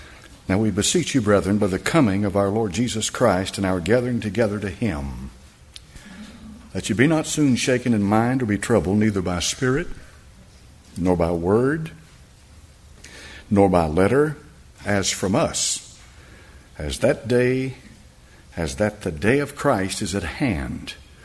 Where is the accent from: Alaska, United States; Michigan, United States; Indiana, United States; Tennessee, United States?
Tennessee, United States; born there; I was born in Knox County, Tennessee, September the 17th, 1946. The buckle of the Bible Belt.